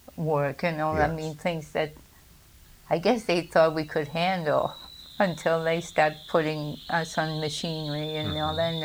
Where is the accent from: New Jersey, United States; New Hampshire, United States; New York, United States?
New Hampshire, United States; I'm from New Hampshire, and we moved. My sister and I went there to Massachusetts to get work